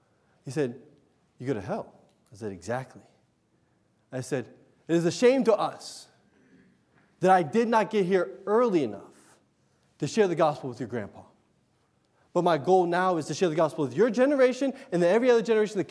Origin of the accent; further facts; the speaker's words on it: United States; Because I'm an American kid. I was raised up on Jaws.